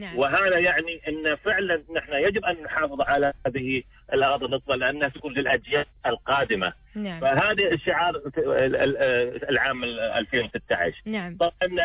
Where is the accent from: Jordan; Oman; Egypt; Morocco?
Oman; عندنا في عمان